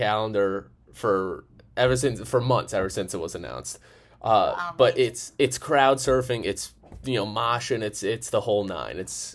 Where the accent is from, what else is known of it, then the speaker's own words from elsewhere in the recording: Chicago, Illinois, United States; Now, I'm from Chicago